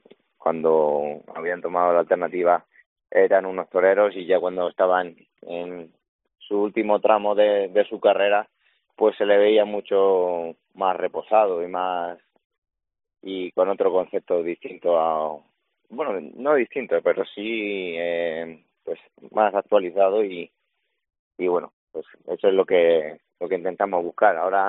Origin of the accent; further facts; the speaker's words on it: Albacete, Castilla-La Mancha, Spain; Pues sí, al final en mi tierra es donde uno quiere mostrar su mejor versión y bueno, después de que esta temporada está siendo pues muy bonita y dándole nombre a Albacete, pues llegar a mi feria